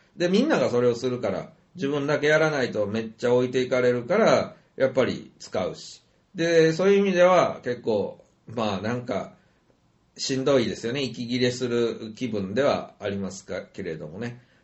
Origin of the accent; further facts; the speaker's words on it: Kansai, Japan; also born or lived in Kyushu; まあ私も幸い九州人が関西に育って良かったなとは思うんですよね。